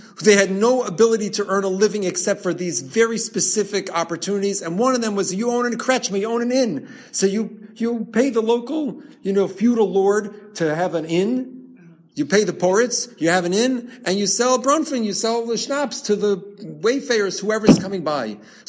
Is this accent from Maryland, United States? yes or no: yes; Baltimore, Maryland, United States; Growing up in Baltimore, there was a family.